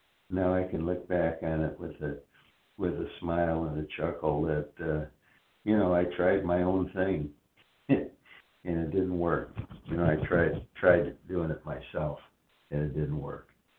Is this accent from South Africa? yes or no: no; Florida, United States; Yep, I'm from Florida.